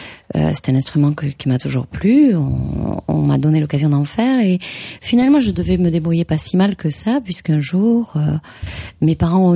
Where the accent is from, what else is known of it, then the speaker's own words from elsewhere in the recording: Lavaur, Occitanie, France; born there; Je suis née dans le Tarn, à Lavaur précisément, qui n'est pas internationalement connu, bien sûr, mais voilà, bon, qui est dans le cœur du pays du pastel.